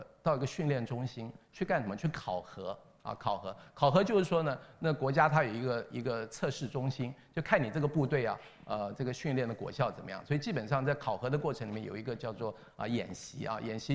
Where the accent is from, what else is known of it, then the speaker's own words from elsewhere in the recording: Taiwan; 鬼节啊，在台湾是很那个时候，现在也是这样，非常迷信的。就我们小时候在七月啊